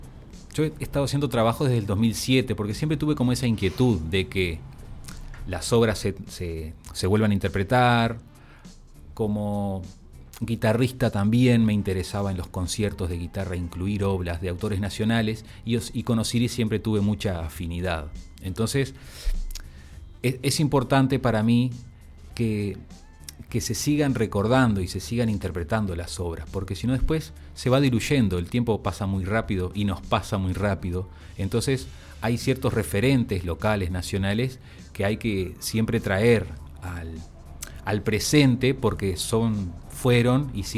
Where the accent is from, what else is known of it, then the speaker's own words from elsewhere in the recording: Sarandí del Yi, Durazno, Uruguay; yo había comentado que soy de Sarandí del Chi